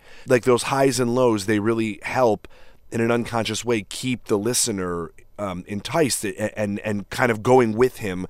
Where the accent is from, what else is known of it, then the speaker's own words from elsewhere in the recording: Chicago, Illinois, United States; That's what we listened to my entire time growing up. I'm from Chicago. And so we listened to NPR.